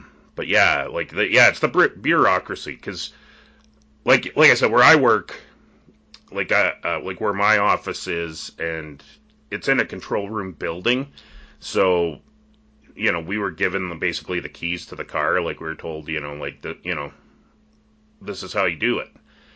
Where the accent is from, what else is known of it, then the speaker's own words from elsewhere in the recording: Canada; I'm a Canadian, right? Like my, you know, 100%. Like I've been here all my life.